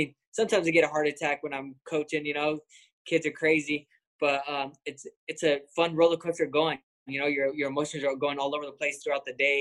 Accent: Lemoore, California, United States; I'm from Lemoore, California.

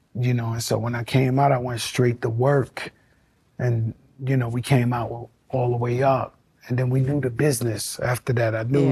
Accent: New York, United States; now in Miami, United States; I'm from New York, but my residence is Miami.

